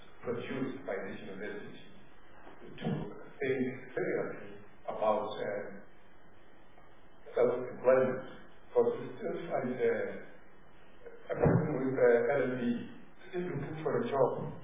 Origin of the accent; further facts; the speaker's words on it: Limpopo, South Africa; I'm from the Benda area.